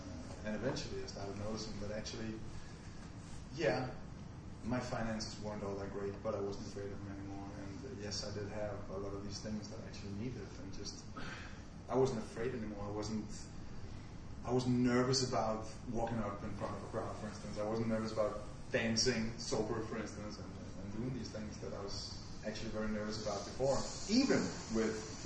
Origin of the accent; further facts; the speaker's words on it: Copenhagen, Capital Region of Denmark, Denmark; English is a second language; I'm an alcoholic. I'm from Copenhagen, Denmark.